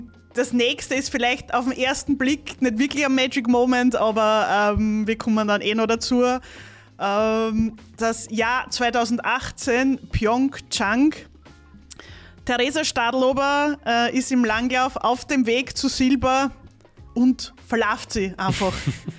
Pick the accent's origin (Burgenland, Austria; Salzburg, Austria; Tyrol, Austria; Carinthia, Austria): Burgenland, Austria; und ich als Burgenländerin darf das sagen